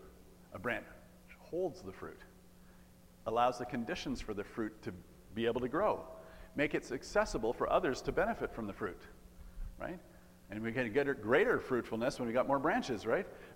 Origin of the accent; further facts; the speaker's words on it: Sudbury, Ontario, Canada; growing up in Sudbury, we used to do a lot of cross-country skiing in the winter.